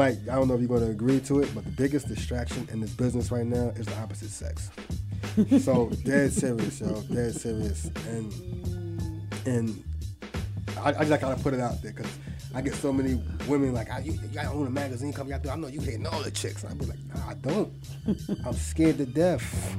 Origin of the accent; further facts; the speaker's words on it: New York, United States; And I come from New York.